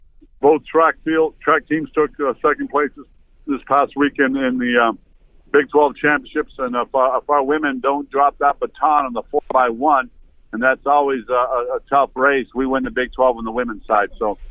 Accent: Taos, New Mexico, United States; there's a lot of good quarterbacks in Taos, New Mexico, in my hometown, too

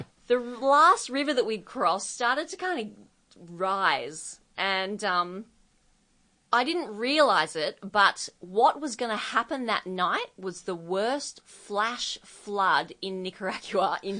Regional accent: Australia; So as an Australian in particular

